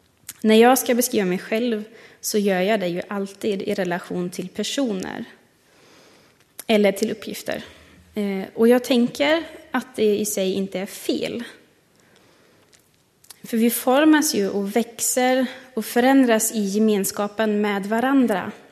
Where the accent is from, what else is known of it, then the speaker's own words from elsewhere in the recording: Germany; now in Sweden; Jag är tysk. Jag är teologistudent. Utvandrare. Invandrare. Hyresgäst. Jag är kristen.